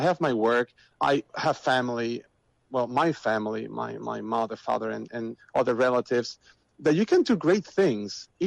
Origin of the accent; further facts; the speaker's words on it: Spain; English is a second language; moved away; I was in Finland for a little bit. And I've been just moving all around the world for a few years now. But originally, yes, I'm from Spain.